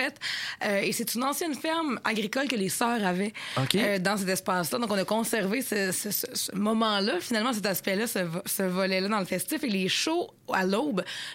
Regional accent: Quebec, Canada; Je viens du Bas-Saint-Laurent

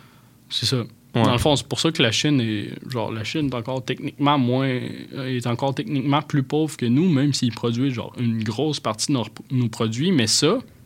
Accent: Canada; on est quand même bénéficiaire de ça, en tant que Canadien

